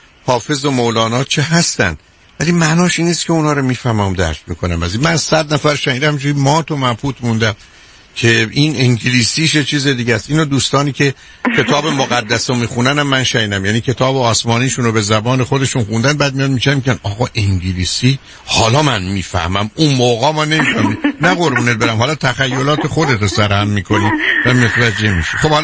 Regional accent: Iran; moved away as an adult; من ایرانی هستم، 30 سال تو ایران بودم، آمدم اینجا شکسته بسته، بعد از چند سال یه انگلیسی یاد گرفتم

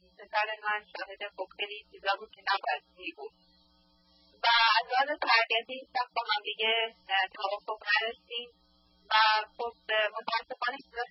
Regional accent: Iran; moved away as an adult; من 19 ساله بودم که از ایران ازدواج کردم اومدم

